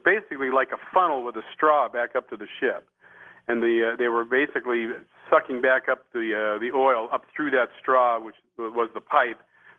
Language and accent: English; Minnesota, United States; born there; I have cousins who live in Duluth, and a matter of fact, I was born in Minnesota.